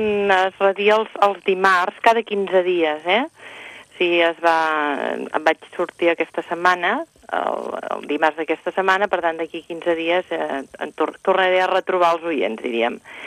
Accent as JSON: {"language": "Catalan", "town": "Celrà", "region": "Catalonia", "country": "Spain", "said": "pues evidentment que no renuncio als meus orígens, soc de Celrà."}